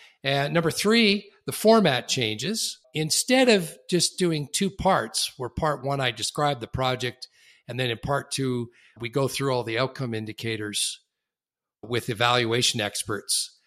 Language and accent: English; Canada; despite the fact that I'm Canadian